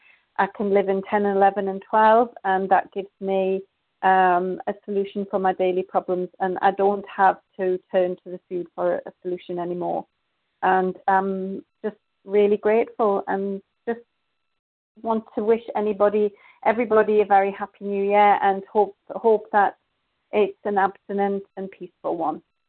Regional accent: Norway; and I'm from Norway

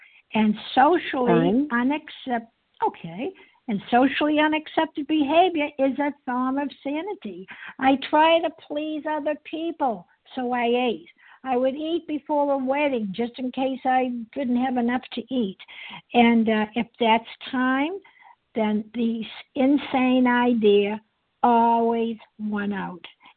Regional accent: Massachusetts, United States; From the West Coast, I'm from the East Coast, Massachusetts.

